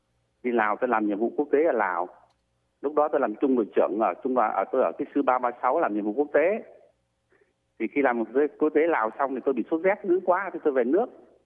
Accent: Ý Yên, Nam Định, Vietnam; quê em ở Yên thì nó ở gần Nghĩa Hưng.

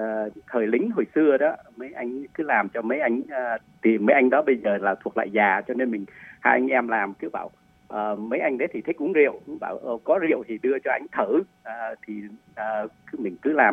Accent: South Vietnam, Vietnam; born there; moved away; Nhưng mà mình bố mẹ thì di cư năm 1954 đó, vô miền Nam thì mình sinh đẻ ở miền Nam.

